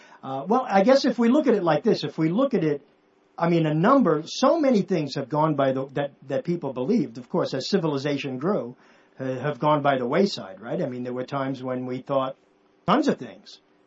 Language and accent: English; New York, United States; And maybe, I don't know if this is just from growing up in New York, but I always tell this story